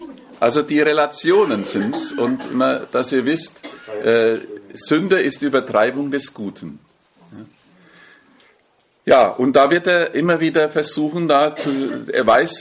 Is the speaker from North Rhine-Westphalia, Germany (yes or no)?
no; Bavaria, Germany; Ich bin ja Franke.